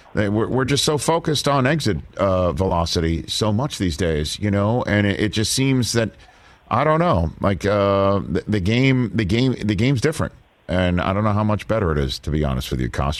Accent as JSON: {"language": "English", "town": "Brooklyn", "region": "New York", "country": "United States", "tie": "born there", "said": "You know, my parents, I was born in Brooklyn"}